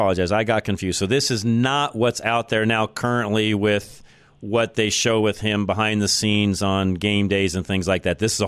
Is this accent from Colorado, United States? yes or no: yes; Boulder, Colorado, United States; I am a native of Boulder, so there's not too many of us around left.